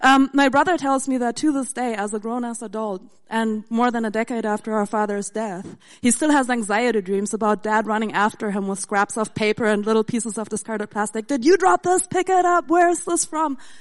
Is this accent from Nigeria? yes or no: no; Germany; I grew up in Germany with a German mom and a Japanese dad.